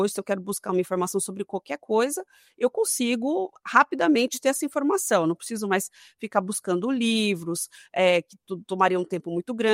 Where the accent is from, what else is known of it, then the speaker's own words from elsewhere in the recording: Marília, São Paulo, Brazil; now in Brasília, Brazil; E digo sempre que sou uma menina do interior, né? Sou do interior de São Paulo, sou de Marília, mas vivi aí em 8 cidades diferentes, hoje estou em Brasília, mas com meu pezinho em São Paulo